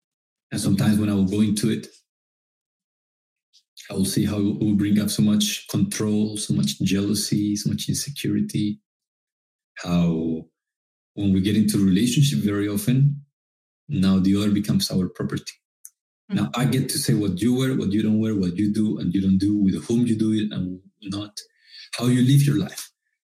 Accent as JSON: {"language": "English", "country": "Colombia", "tie": "born or raised there", "second_language": "English", "said": "So long story short, I was born and raised in Colombia, grew up super shy"}